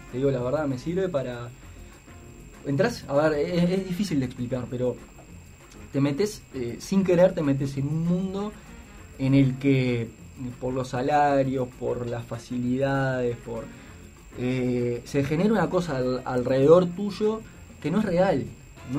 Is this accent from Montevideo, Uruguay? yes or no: yes; Montevideo, Uruguay; soy más de Montevideo que, no sé, viste, que el Faro de Punta Carreta